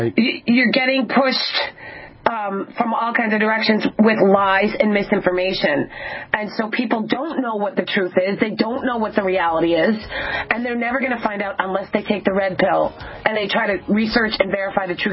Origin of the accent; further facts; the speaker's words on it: Ireland; You'll appreciate this because I'm Irish.